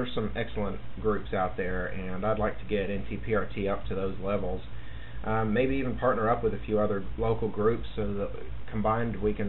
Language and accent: English; England, United Kingdom; now in Texas, United States; I'm originally from England, although you probably noticed I have no accent anymore. Lived in Texas since 1983, so I consider Texas my home.